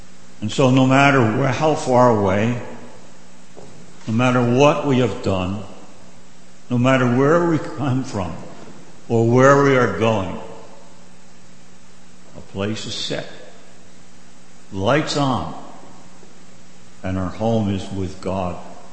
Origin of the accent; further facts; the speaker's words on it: New Jersey, United States; My hometown, where I grew up, was a lively blue-collar town in New Jersey.